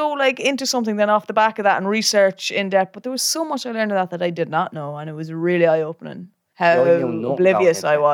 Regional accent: Leinster, Ireland; I was like, no, I'm from Meath.

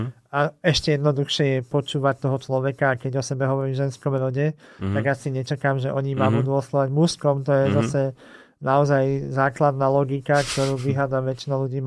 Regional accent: Bratislava, Bratislava Region, Slovakia; ja som Slovenka, ja som DJ-ka, producentka, bratislavčanka, európanka.

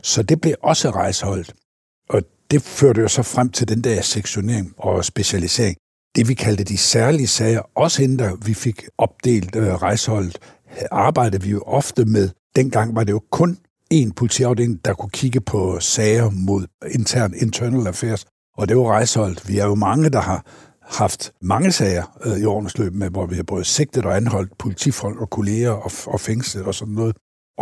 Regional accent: Silkeborg, Central Denmark Region, Denmark; Min allerførste, det var en større hashsag i Silkeborg, jo pudsigt nok min hjemby.

